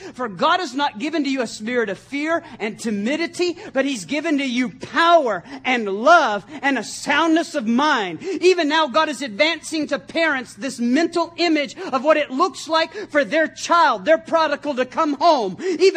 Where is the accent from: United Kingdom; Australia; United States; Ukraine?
United States; New Mexico; moved away; I came from New Mexico. Some of you are like, so?